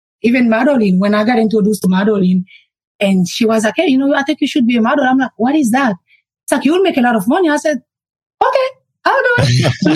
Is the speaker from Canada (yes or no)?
no; Haiti; moved away as an adult; now in United States; I was born and raised in Haiti. I left Haiti at the age of 19. I actually moved to the States for a photo shoot because I started modeling in Haiti at 17 years old.